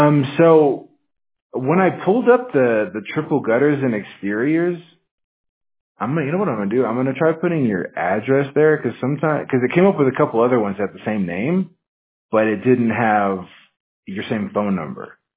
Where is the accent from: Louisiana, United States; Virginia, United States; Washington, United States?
Washington, United States; but I'm actually from Washington State, and it's cold there, man. I'm not used to the heat, so yeah, you know, it's like always raining or snowing or something.